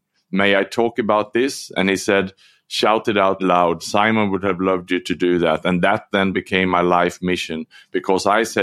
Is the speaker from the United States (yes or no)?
no; Sweden; born there; English is a second language; So, Steve, I was born in Sweden